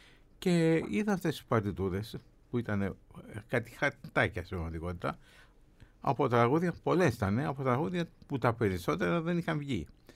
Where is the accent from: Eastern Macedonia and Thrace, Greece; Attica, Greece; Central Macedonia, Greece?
Attica, Greece; Piraeus; λόγω του ότι είμαι πειραιώτης ανακάλυψα το πραγματικό μπουζούκι, το τρίχορδο